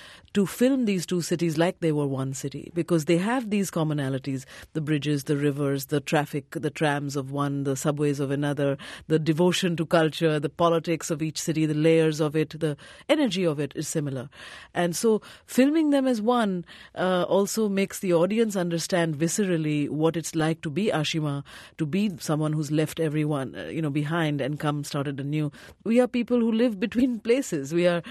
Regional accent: Odisha, India; growing up in Orissa, which is south of Bengal, and discovering political street theater first in Calcutta

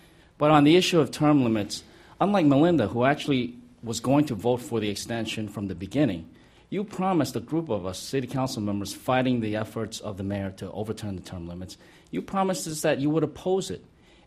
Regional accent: Flushing, New York, United States; I'm from Flushing.

